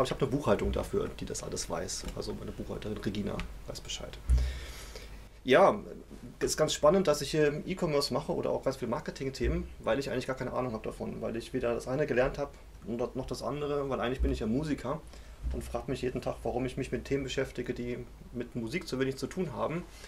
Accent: Mainz, Rhineland-Palatinate, Germany; Ich komme aus Mainz, bin da groß geworden, habe eben auch die Ausbildung da gemacht. Und 2006 hatte ich die Möglichkeit, nach Stuttgart zu gehen

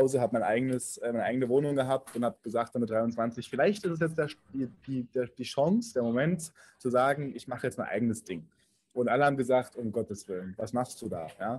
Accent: Dessau, Saxony-Anhalt, Germany; also born or lived in Leipzig; Also wo ich herkomme, ganz, ganz, ganz ursprünglich aus Dessau. Bin in Dessau geboren und war dann Leipziger für ein paar Jahre

